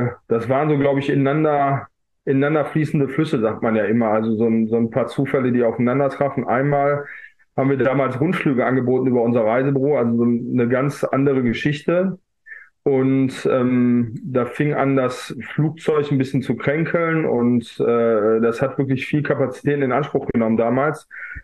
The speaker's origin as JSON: {"language": "German", "town": "Essen", "region": "North Rhine-Westphalia", "country": "Germany", "tie": "born or raised there", "said": "Und im Jahr 2017 war auch zufällig die Stadt Essen, meine Heimatstadt, wie du eben richtig erkannt hast, Umwelthauptstadt Europas."}